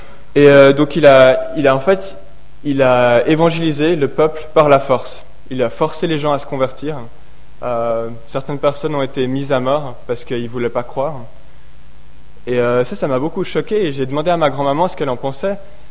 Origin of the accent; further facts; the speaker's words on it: Switzerland; je suis suisse et hongrois